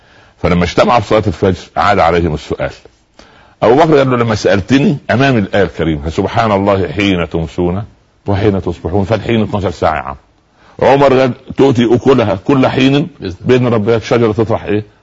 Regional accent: Egypt; احنا كمصريين او كمسلمين

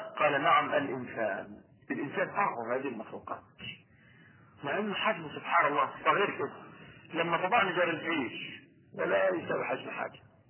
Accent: Egypt; حكيت لكم ان كان في بنو مغناطيس عندنا في مصر مضروب به المثل

